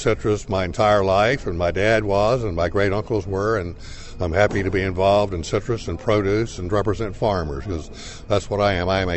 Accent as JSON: {"language": "English", "town": "Lakeland", "region": "Florida", "country": "United States", "said": "I'm an attorney from Lakeland, Florida."}